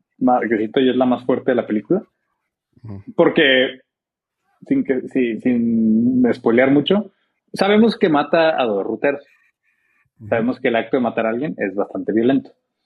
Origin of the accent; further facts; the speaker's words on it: Ciudad Juárez, Chihuahua, Mexico; Porque yo crecí en Juárez, ¿sí? Pero una versión muy chiquita de... O sea, yo solo conozco ciertas partes de Ciudad Juárez. No conozco todo Juárez.